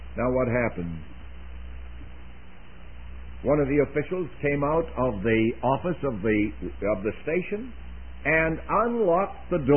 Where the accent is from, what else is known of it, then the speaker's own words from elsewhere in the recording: Canada; being reared a Canadian